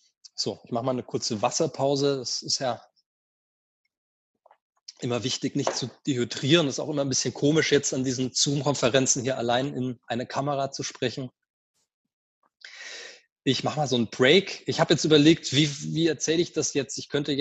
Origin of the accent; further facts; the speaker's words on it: Nuremberg, Bavaria, Germany; in meine Stadt, meine Heimatstadt Nürnberg